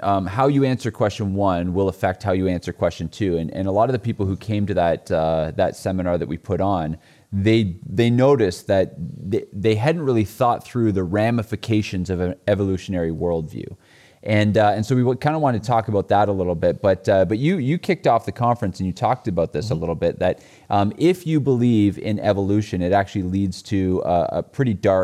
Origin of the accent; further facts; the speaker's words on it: Ontario, Canada; we're 2 hours from Toronto.